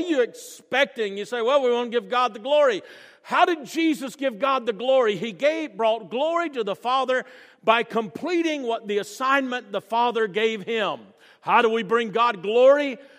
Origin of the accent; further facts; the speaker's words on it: Orange Beach, Alabama, United States; I wasn't raised in East Tennessee. I got here as fast as I could. I was raised in South Alabama, Orange Beach, Alabama